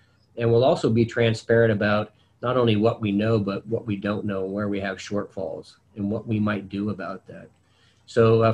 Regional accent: California, United States; also born or lived in Hawaii; I was born in Hawaii, but I grew up in the great state of California.

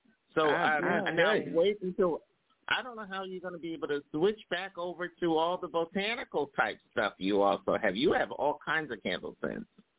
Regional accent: Philadelphia, Pennsylvania, United States; I'm from Philadelphia, Carrie. I mean, that's another one of those institutions like cheesesteaks, hoagies, and pretzels with mustard on it. Back home, if you didn't eat any of that stuff, obviously you weren't from Philadelphia.

